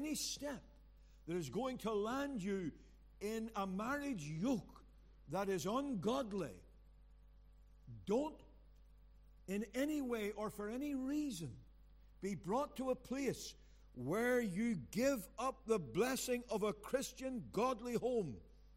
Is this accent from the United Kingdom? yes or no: yes; Belfast, Northern Ireland, United Kingdom; Well, it was when I grew up in Belfast. It was Protestant.